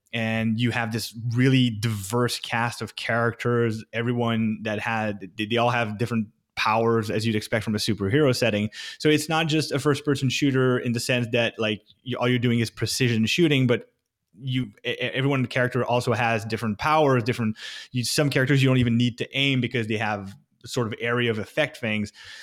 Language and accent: English; Canada; And as Canadian, I'm legally obliged to be a hockey fan